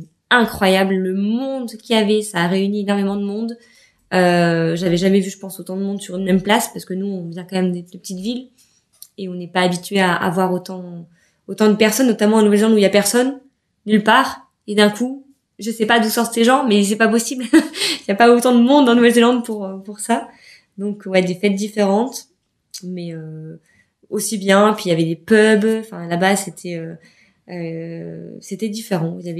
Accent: France; en tant que Français, on est un peu sur notre faim.

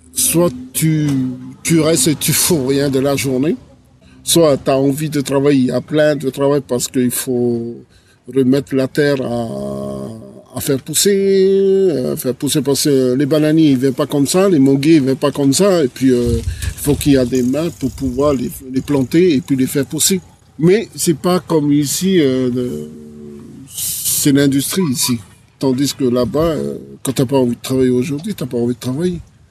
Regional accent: Raivavae, Austral Islands, French Polynesia; born there; Je suis né en Polynésie, surtout au sud de Tahiti, hein, dans les îles australes, à Raivavae. Je suis né là-bas, je suis né à la maison, je ne suis pas né à la clinique.

